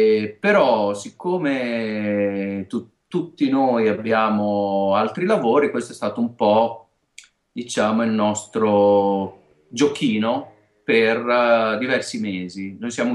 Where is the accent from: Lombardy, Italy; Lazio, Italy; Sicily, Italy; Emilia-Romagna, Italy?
Emilia-Romagna, Italy; siamo romagnoli, si sentirà anche, credo, dalla S e dalla Z, che non è proprio canonica.